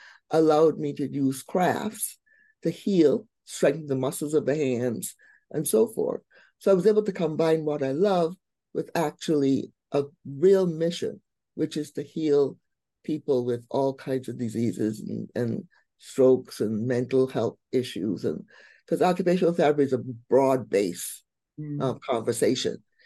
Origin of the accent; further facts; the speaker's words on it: Barbados; now in United States; I'm originally from Barbados. So the first reinvention was just coming here to America